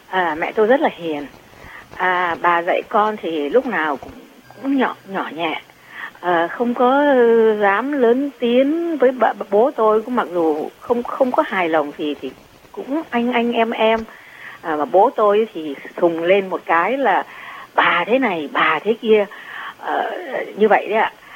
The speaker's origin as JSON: {"language": "Vietnamese", "region": "Southern Vietnam", "country": "Vietnam", "tie": "born or raised there", "said": "bố tôi là người Bắc, mẹ tôi là người Trung nhé. Xin lỗi, mà tôi lại được sinh trưởng ở miền Nam."}